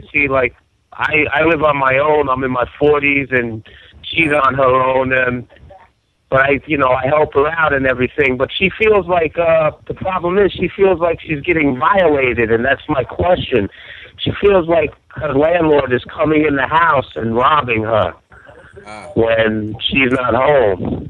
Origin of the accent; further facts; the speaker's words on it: Bronx, New York, United States; I'm from the Bronx.